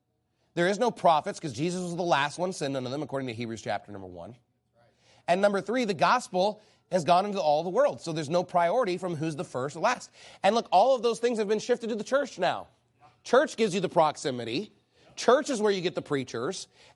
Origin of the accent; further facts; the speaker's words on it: United States; for those of us that have grown up in America in a Christian home, wasn't that a privilege?